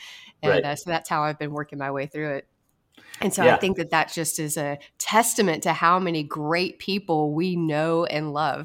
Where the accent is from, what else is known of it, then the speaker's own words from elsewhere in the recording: High Point, North Carolina, United States; I grew up mainly in High Point, North Carolina. I grew up going to a Quaker church named Springfield Friends Meeting